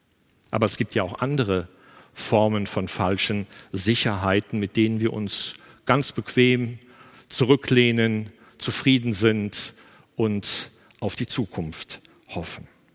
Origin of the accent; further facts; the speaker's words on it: North Rhine-Westphalia, Germany; Ich komme aus einer Karnevalshochburg, aus der Gegend von Köln.